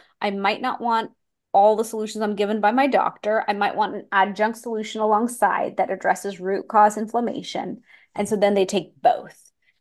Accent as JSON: {"language": "English", "town": "Houston", "region": "Texas", "country": "United States", "also_born_or_lived": "Boston", "said": "I'm from Houston, Texas. I happen to live in South Florida, but I studied in college in Boston"}